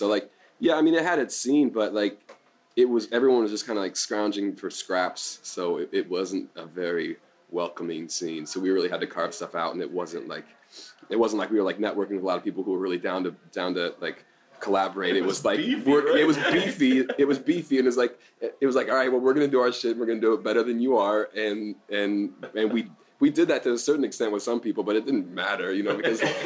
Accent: Denver, Colorado, United States; Yep, I'm from Denver.

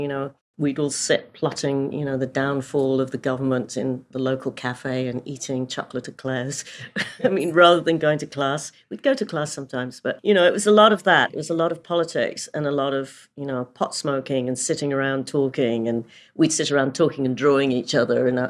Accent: London, United Kingdom; Well, I grew up in London, in North London

